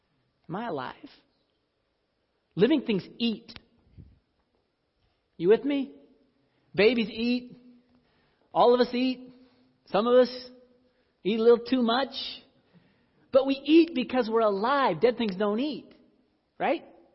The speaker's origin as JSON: {"language": "English", "region": "Iowa", "country": "United States", "tie": "born or raised there", "said": "Now, where I grew up in Iowa, that was a pretty common thing."}